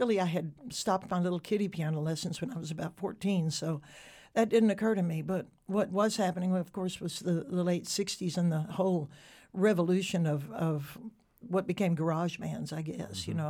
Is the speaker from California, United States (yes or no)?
no; Louisiana, United States; also born or lived in Orange; I was born in Orange, Texas because that's where the hospital was, basically. But my hometown and my whole background and my family are all Louisiana, you know, deep Louisiana roots, Cajun culture and everything.